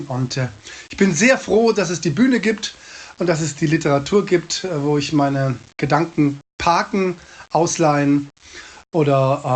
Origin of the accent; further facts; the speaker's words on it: Munich, Bavaria, Germany; born there; now in Freiburg, Germany; ich bin gebürtiger Münchner, wie man dem Namen überhaupt nicht anhört und ich vertusche auch den Dialekt, ich wohne in Freiburg, also gar nicht so weit weg von Schaffhausen und dem schönen Stadttheater.